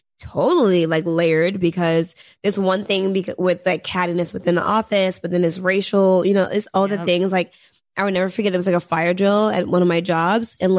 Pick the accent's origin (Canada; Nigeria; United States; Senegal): Senegal; I'm curvy. I'm from Senegal. You know what I mean?